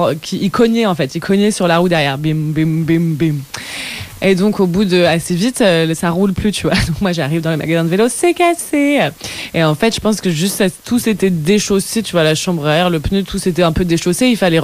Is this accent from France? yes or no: yes; Paris, Île-de-France, France; et moi j'ai grandi à Paris, donc le vélo, enfin c'est pas un truc que je faisais régulièrement